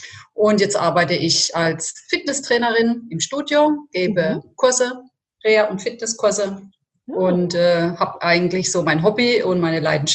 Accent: Rhineland-Palatinate, Germany; also born or lived in Italy; Ich werde jetzt 54 in den nächsten 2-3 Wochen und wohne in Süddeutschland bei Karlsruhe, aber auf der Pfälzer Seite, Rheinland-Pfalz. Hier bin ich auch zur Schule gegangen, aufgewachsen, arbeite hier und lebe hier schon seit 40, fast 50 Jahren.

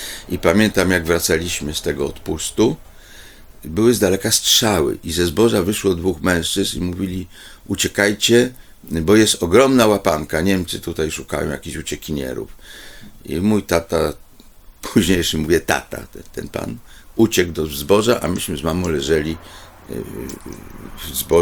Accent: Kraków, Lesser Poland, Poland; born there; also born or lived in Łaziska; Ja się jakby urodziłem się w Krakowie

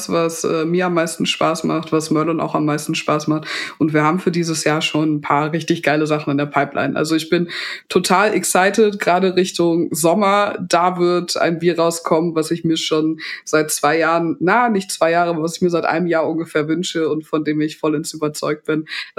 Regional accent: Hamburg, Germany; als Hamburgerin

